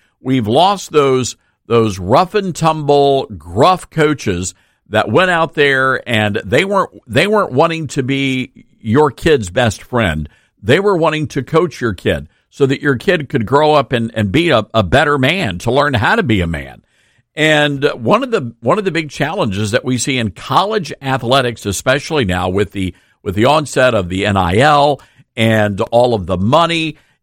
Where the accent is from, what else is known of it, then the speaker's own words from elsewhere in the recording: Memphis, Tennessee, United States; I am very excited about what is happening in, of all places, Memphis, Tennessee, which is my hometown.